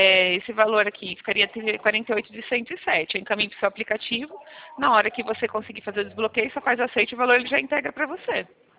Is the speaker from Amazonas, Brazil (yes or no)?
no; São Paulo, Brazil; sou de São Paulo.